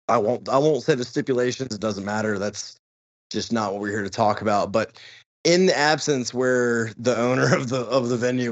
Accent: Chicago, Illinois, United States; I'm Chicago, so if you live in Iowa or Montana or whatever, I'm sorry, but I'm speaking as a Chicagoan now.

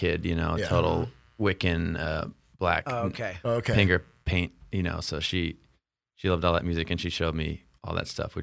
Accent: Seattle, Washington, United States; moved away as an adult; Yeah, I grew up in Seattle.

